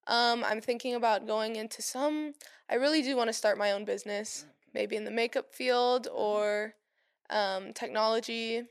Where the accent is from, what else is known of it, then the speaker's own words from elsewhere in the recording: Waianae, Hawaii, United States; My parents had me on the best baseball team in Waianae in Hawaii, and that's my hometown.